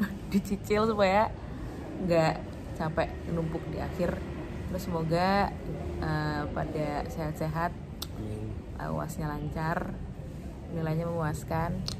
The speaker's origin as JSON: {"language": "Indonesian", "town": "Semarang", "region": "Central Java", "country": "Indonesia", "tie": "born or raised there", "said": "Betul. Dari Orok, Mas."}